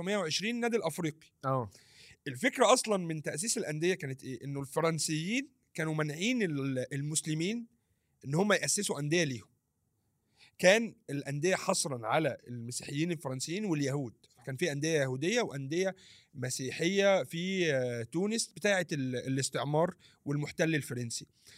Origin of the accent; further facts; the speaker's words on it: Egypt; اصل احنا لا كمصري انا يضايقني